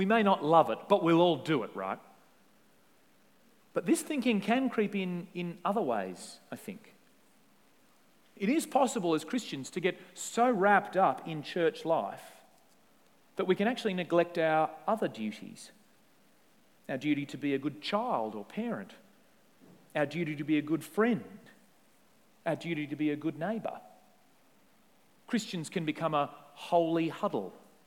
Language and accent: English; Tasmania, Australia; recently in Tasmania, my home state, in a town not actually very far from where I grew up